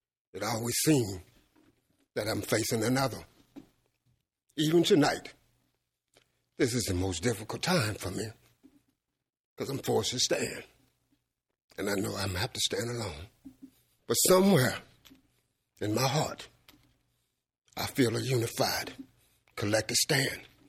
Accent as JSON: {"language": "English", "country": "United States", "tie": "born or raised there", "said": "tell my story as a young man growing up in America."}